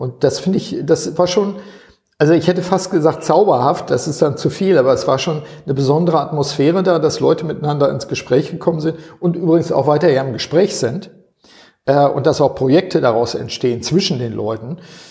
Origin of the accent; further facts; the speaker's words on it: Northern Germany, Germany; sage ich jetzt mal als Norddeutscher